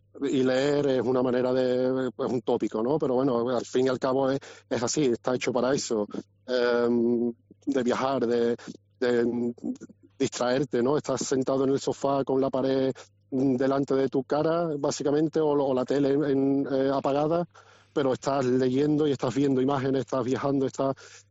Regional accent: Cádiz, Andalusia, Spain; moved away; esa fecha es la misma en la que yo me fui de Cádiz, dejé atrás a mi familia, dejé atrás mi ciudad

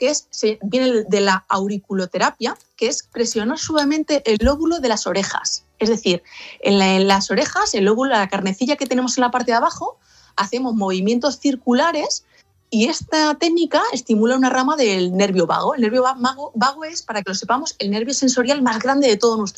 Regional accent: Spain; somos, repito, seres humanos que vivimos en sociedad y además en una cultura colectivista, que somos los españoles.

